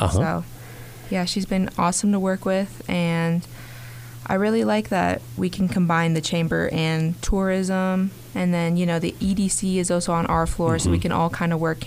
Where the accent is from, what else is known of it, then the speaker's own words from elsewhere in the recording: McCook, United States; I was born and raised in McCook, and I'm excited to promote, I don't know, this isn't a city I just moved to. This is home